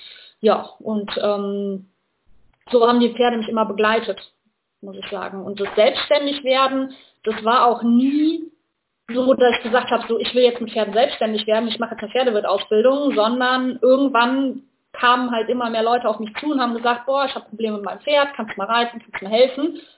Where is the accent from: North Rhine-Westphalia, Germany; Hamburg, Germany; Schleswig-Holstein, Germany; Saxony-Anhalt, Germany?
North Rhine-Westphalia, Germany; Ich komme aus der Nähe von Köln.